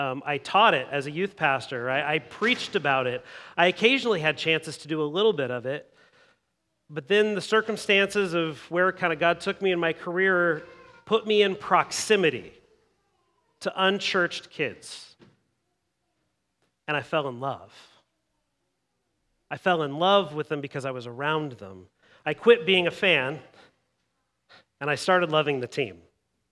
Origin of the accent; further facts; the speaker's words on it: Eugene, Oregon, United States; also born or lived in Washington; Growing up in Eugene, going to football games myself, being around Autzen Stadium and that environment for my entire childhood